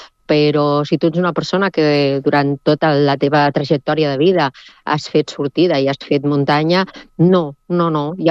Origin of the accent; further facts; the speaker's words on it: Sabadell, Catalonia, Spain; now in Castellar del Vallès, Spain; jo vinc de Sabadell i jo he viscut sempre, soc nascuda a Sabadell, eh? Fa 9 anys que estic a Castellar